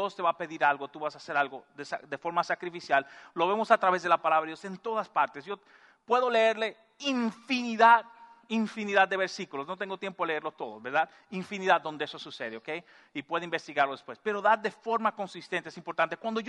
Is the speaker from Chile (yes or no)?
no; Dominican Republic; Había un ujier en mi país, en República Dominicana